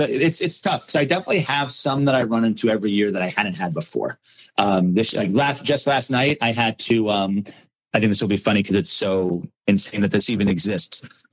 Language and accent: English; Long Island, New York, United States; I'm from Long Island originally. And so while I'm Jewish, my family, I think we thought we were Italian.